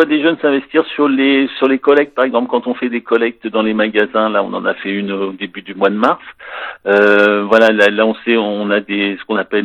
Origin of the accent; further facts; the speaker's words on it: Paris, Île-de-France, France; Oui, avant je venais de Paris, oui.